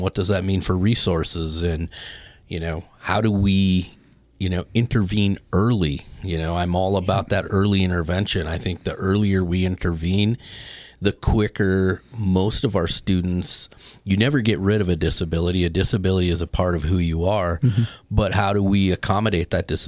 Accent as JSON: {"language": "English", "town": "Minot", "region": "North Dakota", "country": "United States", "tie": "born or raised there", "moved": "as an adult", "said": "I grew up in North Dakota."}